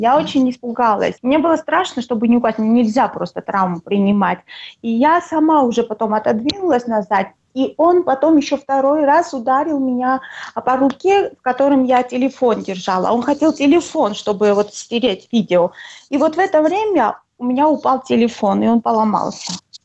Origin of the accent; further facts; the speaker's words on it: Gagra, Abkhazia, Georgia; now in Tbilisi, Georgia; Я сама из Абхазии, беженка, и поэтому живу сейчас в Тбилиси. А вообще я из Гагры.